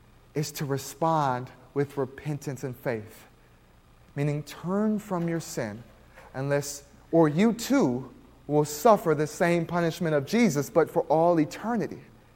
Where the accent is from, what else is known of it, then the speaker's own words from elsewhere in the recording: Texas, United States; wife and I, as Texans, what we say, or I guess we can now officially be qualified as Californians, but we come from Texas